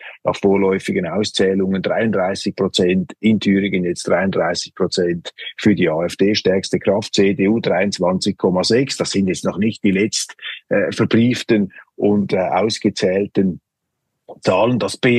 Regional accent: Switzerland; Als Schweizer kommt man sich in China natürlich noch kleiner vor

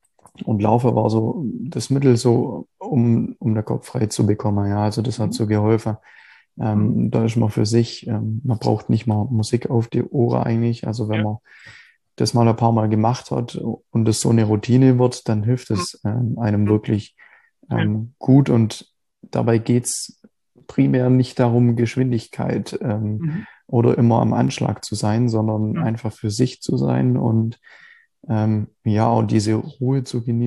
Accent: Baden-Württemberg, Germany; Also das ist so mein, also Landkreis Biberach, Landkreis Ulm, das sind so meine Heimatregion im Prinzip.

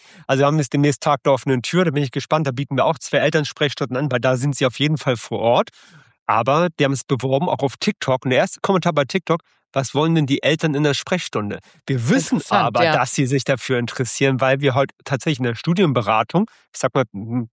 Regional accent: Hamburg, Germany; Ich komme aus Hamburg.

